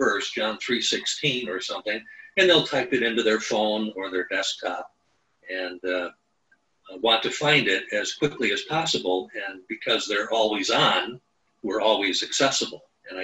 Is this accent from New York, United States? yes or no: no; Wisconsin, United States; born there; So they hired me to come back to the Midwest. I was born in Wisconsin. Came back to the Midwest